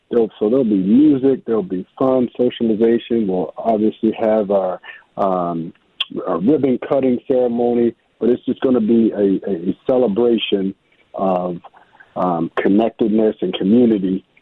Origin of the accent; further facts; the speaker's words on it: Minnesota, United States; growing up in Rondo, I saw so many great individuals and elders pour into us